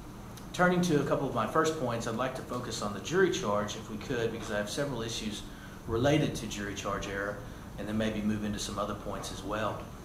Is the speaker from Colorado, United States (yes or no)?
no; Flower Mound, Texas, United States; I'm from Flower Mound.